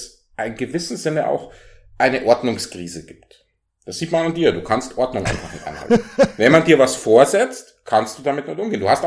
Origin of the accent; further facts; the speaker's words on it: Ingolstadt, Bavaria, Germany; Unter anderem meine Heimatstadt Ingolstadt.